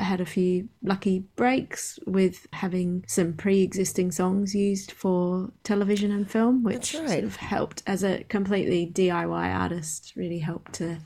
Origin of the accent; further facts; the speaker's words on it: Australia; I'm down in Austin, Texas at the moment for South by Southwest. But I live in Australia. I'm from Australia, but I came to Memphis some years ago now, maybe about 2015, I think it was